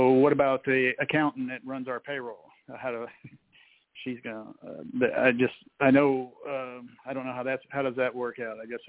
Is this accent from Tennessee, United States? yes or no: no; Houston, Texas, United States; I'm from Houston, Texas.